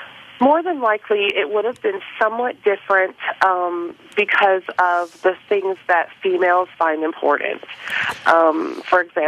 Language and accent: English; Hawaii, United States; I never really understood what biracial even meant prior to moving to the South. Growing up in Hawaii